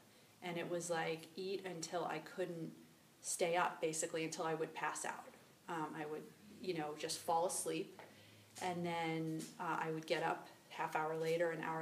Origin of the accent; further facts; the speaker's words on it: Manhattan, New York, United States; moved away as an adult; in the 70s when I was born, and I grew up in Manhattan and lived there until 7 years ago.